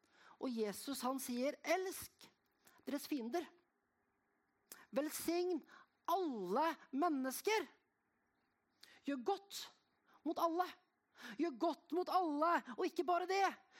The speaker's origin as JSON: {"language": "Norwegian", "town": "Bryne", "region": "Rogaland", "country": "Norway", "said": "jeg kommer fra Bryne. Det ligger I nærheten av Stavanger."}